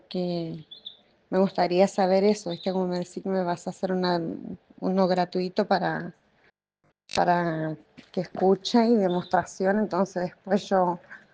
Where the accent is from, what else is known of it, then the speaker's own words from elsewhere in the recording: Resistencia, Chaco, Argentina; moved away; porque yo ahora vine acá a Río Negro, estoy en el sur, yo soy de Resistencia Chaco.